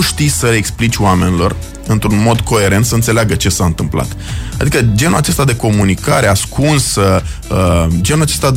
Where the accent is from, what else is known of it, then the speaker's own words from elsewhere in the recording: Iași, Iași County, Romania; ori noi chiar merităm ca ieșeni să avem și noi un trai mai bun